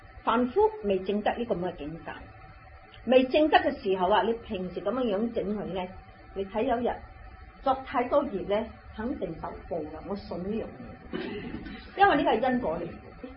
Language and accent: Cantonese; China; 所以我哋中国人讲得好啊，报仇啊，十年八年未为晚